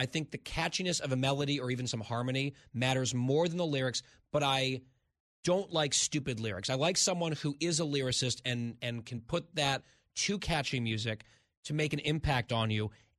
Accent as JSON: {"language": "English", "region": "New Jersey", "country": "United States", "said": "Part of that is state law. I'm from New Jersey. We have to."}